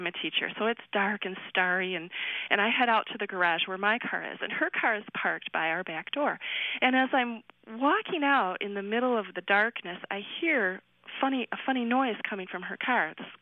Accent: Michigan, United States; I'm really from Michigan.

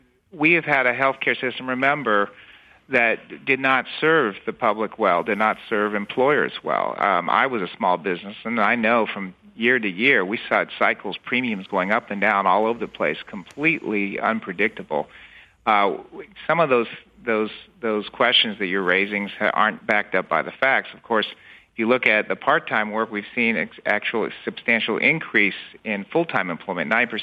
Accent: Ohio, United States; And by the way, I'm originally from Ohio, so I welcome your listeners from Ohio as well.

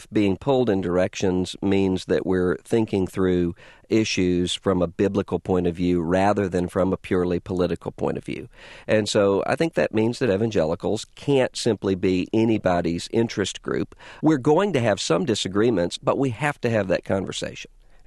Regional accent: Biloxi, Mississippi, United States; I'm from Biloxi, Mississippi, which is right now threatened by this oil catastrophe.

